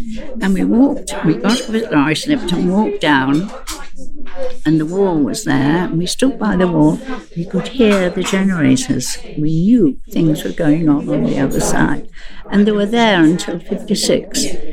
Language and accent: English; North West England, United Kingdom; now in London, United Kingdom; Lancashire.